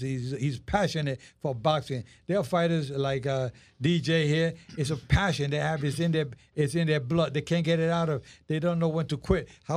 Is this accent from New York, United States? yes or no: yes; New York City, New York, United States; I'm a product of the Boys Club of New York. I was born and raised there in Spanish Harlem.